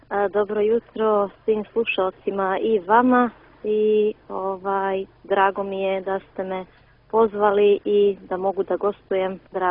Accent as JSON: {"language": "Serbian", "region": "Podgorica", "country": "Montenegro", "tie": "born or raised there", "said": "odrasla sam i živim u Podgorici"}